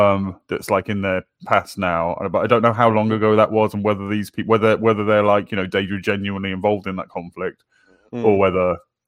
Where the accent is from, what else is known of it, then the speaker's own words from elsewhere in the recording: West Midlands, United Kingdom; I'm from Staffordshire, which is next door